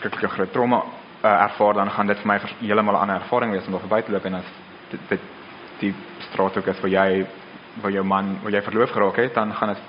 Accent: Pretoria, Gauteng, South Africa; Ek kom van Pretoria af, so ek ken die stad baie goed.

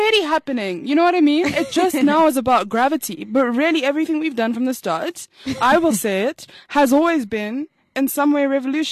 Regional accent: South Africa; I am a South African.

